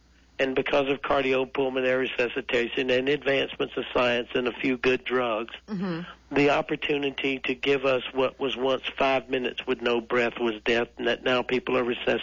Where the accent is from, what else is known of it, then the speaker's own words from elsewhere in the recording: South Carolina, United States; I'm from South Carolina where they created drag racing.